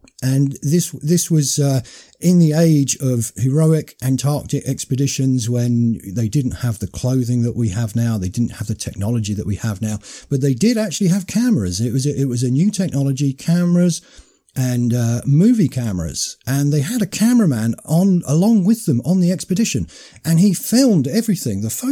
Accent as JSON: {"language": "English", "country": "United Kingdom", "said": "as a British man, you know that you've got this blood that's in your veins"}